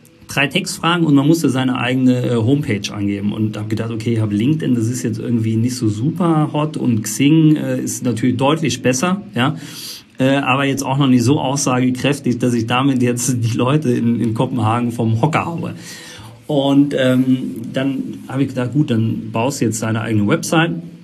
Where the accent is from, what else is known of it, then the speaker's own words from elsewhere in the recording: Eisenschmitt, Rhineland-Palatinate, Germany; ich komme aus der Eifel, Eisenschmidt, der Ort, ich versuche den auch immer zu promoten, der so klein, 250 Einwohner